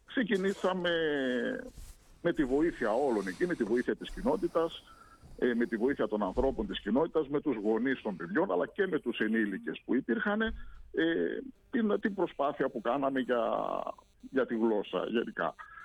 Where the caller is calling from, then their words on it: Rhodes, South Aegean, Greece; Αυτή τη στιγμή βρίσκομαι στη Ρόδο. Από εδώ, από τη Ρόδο δηλαδή επικοινωνούμε.